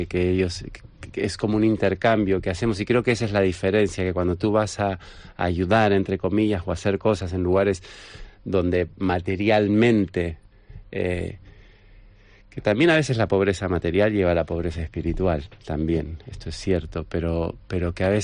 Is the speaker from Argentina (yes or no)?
yes; Argentina; él es un niño español, yo soy argentino